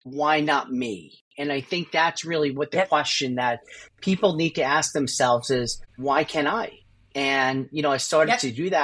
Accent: New York, United States; I think at first, at least for me as a New Yorker, we become skeptical.

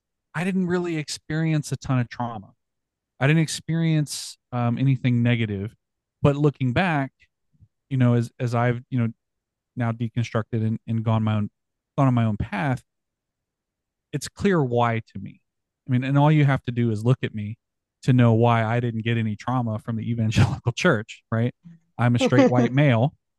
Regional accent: Texas, United States; I am a millennial. I am an elder millennial, but I am a millennial. So I grew up down here in South Texas.

